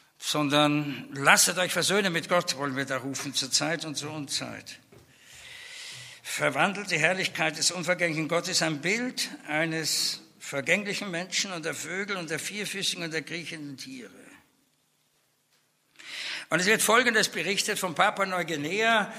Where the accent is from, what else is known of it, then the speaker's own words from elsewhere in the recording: Vienna, Austria; nicht vom Taufstand, da war ich evangelisch, aber vom Erziehungswesen her aus dem Katholizismus in Wien, ja, aufgewachsen im Kindergarten, katholisch